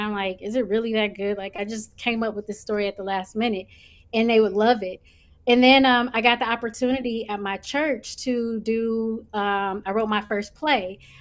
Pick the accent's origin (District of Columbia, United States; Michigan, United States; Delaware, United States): Michigan, United States; Detroit; Born and raised in Detroit, West Side, Southwest Detroit.